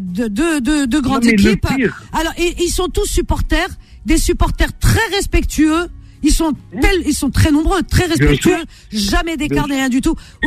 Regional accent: France; En France il y a des Français, toi, moi, on est Français

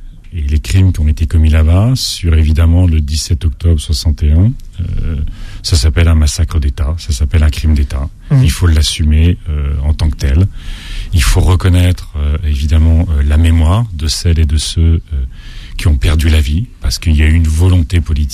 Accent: Hauts-de-France, France; Je suis Picard, mais ça reste mon club de cœur.

